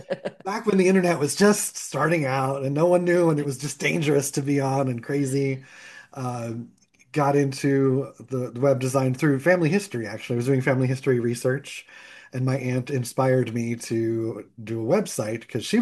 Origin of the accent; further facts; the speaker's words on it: Pennsylvania, United States; I grew up in Pennsylvania in a little know-nothing town, and was just this creative, amazing, fabulous creature who was like, what am I doing here?